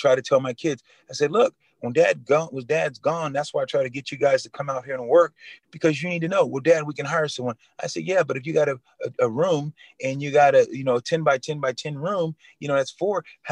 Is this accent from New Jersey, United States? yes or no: no; Lemoore, California, United States; The big L town, Lemoore, California, where I'm from. So if you look at California, you guys know how long it is, you know, one of the longest states to travel to. California, we're in the Central Valley, so we're dead smack